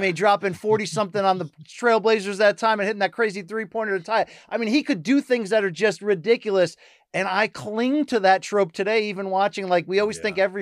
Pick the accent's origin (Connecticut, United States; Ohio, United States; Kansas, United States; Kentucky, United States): Connecticut, United States; I grew up in Connecticut, which is obviously not far from Boston.